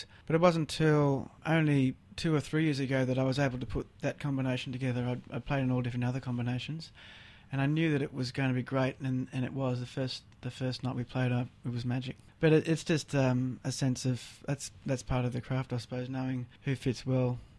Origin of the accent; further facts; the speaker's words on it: New South Wales, Australia; I grew up in the Northern Beaches.